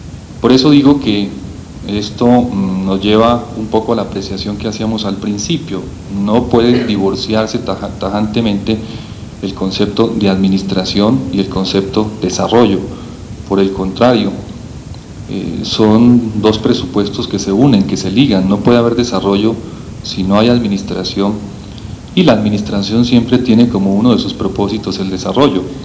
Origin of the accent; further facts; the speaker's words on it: Colombia; una circunstancia que a uno como colombiano le preocupa